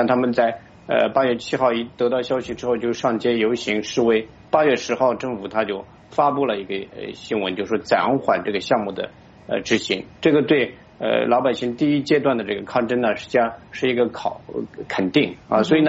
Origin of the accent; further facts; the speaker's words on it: Qinghai, China; born there; 因为我自己呢就出生在这个青海那个地方，有个原子城就是中国第一颗原子弹爆炸的那个地方